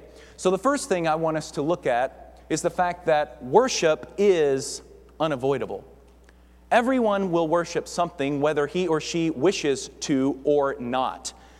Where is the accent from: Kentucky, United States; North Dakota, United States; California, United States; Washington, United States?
Kentucky, United States; I grew up in Western Kentucky where I was introduced to all this folksy wisdom.